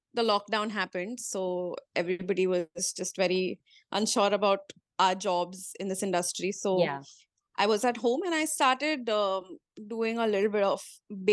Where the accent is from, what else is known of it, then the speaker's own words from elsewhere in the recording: Mumbai, Maharashtra, India; I am from Bombay only, born and raised, and I'm from a mixed background. So my dad's side of the family is from UP and my mom's side of the family is from Maharashtra and the border of Karnataka and Goa.